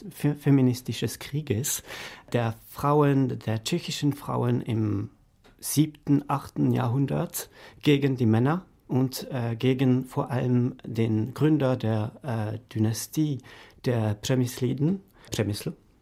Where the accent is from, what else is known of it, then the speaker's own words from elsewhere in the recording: Paris, Île-de-France, France; German is a second language; Ja, ich bin aus Frankreich, bin in Paris geboren, aber ich muss dazu noch hinzufügen, dass ich auch halb tschechisch bin